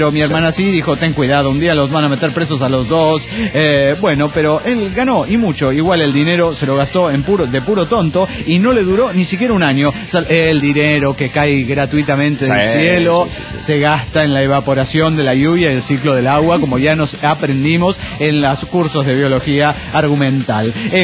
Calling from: Mexico City, Mexico; del DF mexicano.

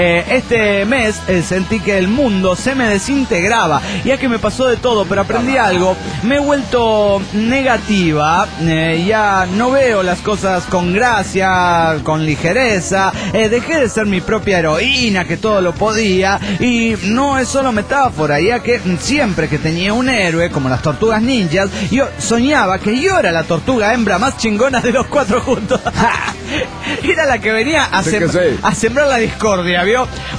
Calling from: Guadalajara, Jalisco, Mexico; de Guadalajara.

